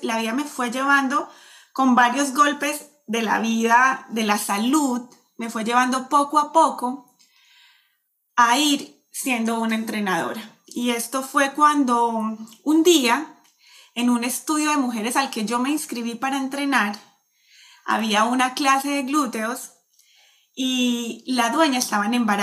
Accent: Medellín, Antioquia, Colombia; es una colombiana, yo soy de Colombia, nací en Medellín, tengo 38 años, ya cumplo 39 este año.

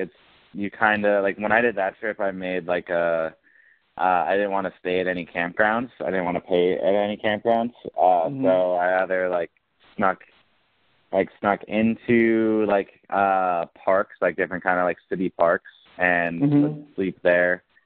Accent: Wausau, Wisconsin, United States; was to my hometown in Wausau, Wisconsin.

